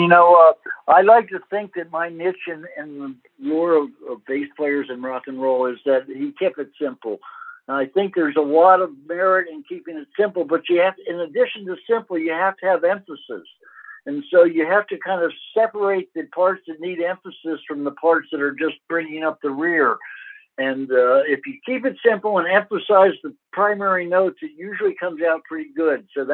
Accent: New York, United States; I grew up in New York in those days, you were either a rocker or a surfer, and there wasn't many surfers on the East Coast.

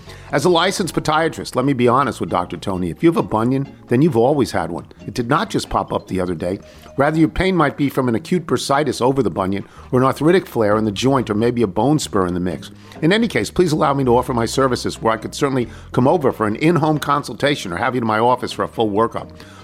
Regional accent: Canada; I'm a gal from Canada who cold-called Reggie Jackson's peeps

